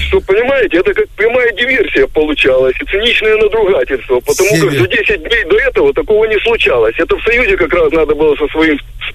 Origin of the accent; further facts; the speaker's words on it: Kyiv, Ukraine; Да, я из Киева